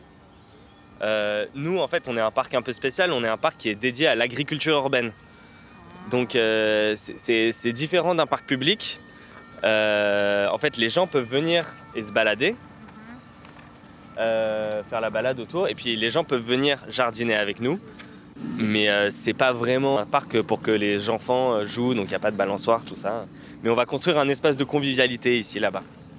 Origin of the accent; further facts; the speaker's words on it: Saint-Denis, Île-de-France, France; Nous, on vient plus ou moins de Saint-Denis et on trouve qu'il y a peu de nature